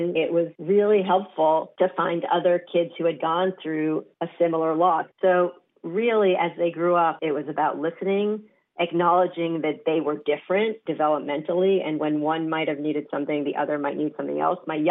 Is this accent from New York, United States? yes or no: yes; New York, United States; So for one example, I grew up in New York, everyone was in therapy.